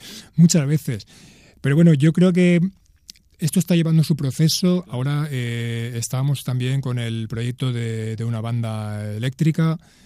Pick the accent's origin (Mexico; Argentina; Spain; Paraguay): Spain; Ibi, Valencian Community; me quedé con ganas de presentarlo aquí en mi pueblo. Estuve tocando por otros sitios, sobre todo allí en Madrid, pero no pude, finalmente no se alinearon los astros para poder presentarlo aquí en Ibi.